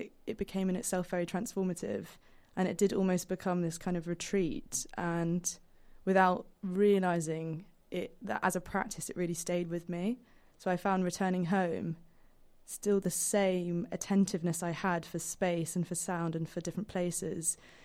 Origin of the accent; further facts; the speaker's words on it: London, United Kingdom; I found being a Londoner and spending all of my time on transport